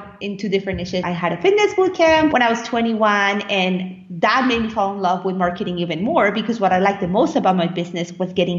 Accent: Naples, Florida, United States; now in Paris, France; And I was just like, I came from Naples. There was nothing to do.

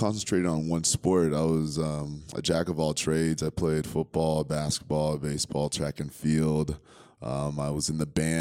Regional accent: New Hampshire, United States; growing up in New Hampshire, one of my buddies, Jonah Mosier, he grew up near Amaskeg, New Hampshire

